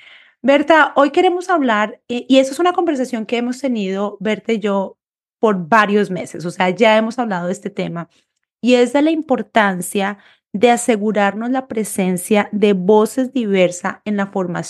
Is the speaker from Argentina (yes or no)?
no; Colombia; now in United States; soy profesora de español en los Estados Unidos, soy originalmente de Colombia